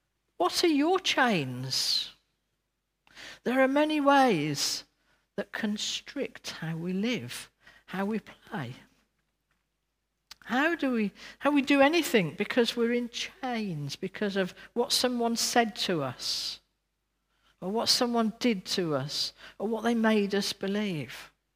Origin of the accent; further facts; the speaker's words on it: West Midlands, United Kingdom; accent: Brummie; When I was at school, I was told off about my Brummie accent.